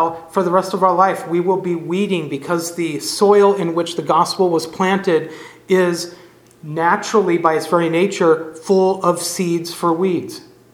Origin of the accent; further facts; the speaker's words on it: California, United States; As new to me, I'm from California.